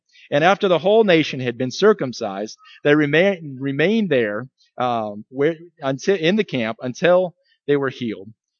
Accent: Ohio, United States; also born or lived in Oklahoma; I grew up in Ohio, like the flattest place in the entire earth, right?

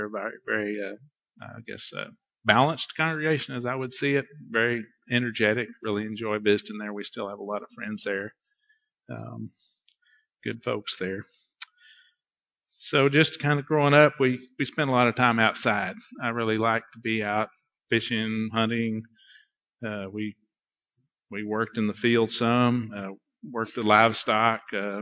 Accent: Marble Falls, Texas, United States; I have a brother and two sisters, we grew up there in Marble Falls.

